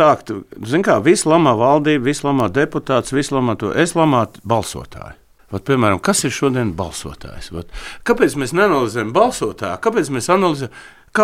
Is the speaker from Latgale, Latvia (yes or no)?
no; Riga, Latvia; es nekad Ropažos neesmu dzīvojis, nu Ropažās, man tur neviens nezin, es esmu Rīdzinieks būdiņu, man ir Rīga